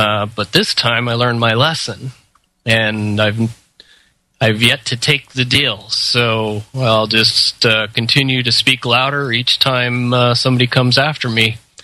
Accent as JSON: {"language": "English", "town": "Ogden", "region": "Utah", "country": "United States", "tie": "born or raised there", "said": "I grew up in a town called Ogden, Utah. It's about 45 minutes north of Salt Lake City, if you know it on the map. And basically spent my entire life growing up there until I was 19."}